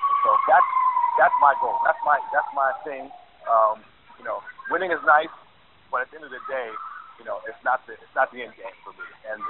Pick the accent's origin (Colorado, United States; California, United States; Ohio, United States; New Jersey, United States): Ohio, United States; Youngstown; now in Mount Pleasant, United States; I'm from Youngstown, Ohio.